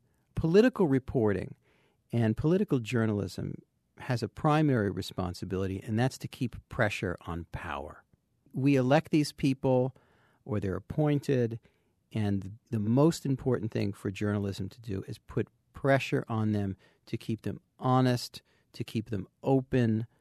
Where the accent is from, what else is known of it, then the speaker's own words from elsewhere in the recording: New Jersey, United States; Well, I grew up in New Jersey, and in a town that I saw or perceived as not exactly the height of excitement.